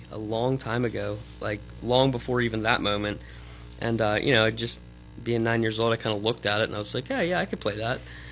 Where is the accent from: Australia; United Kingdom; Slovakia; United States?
Australia; Shakora, Western Australia; I'm actually from Shakora, out past almost to Katanning.